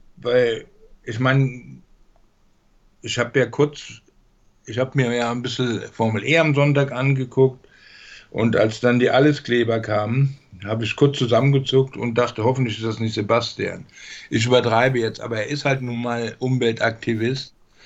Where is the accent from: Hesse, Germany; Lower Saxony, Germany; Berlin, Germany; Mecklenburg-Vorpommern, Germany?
Hesse, Germany; in der Gegend, wo ich herkomme, Taunus und Frankfurt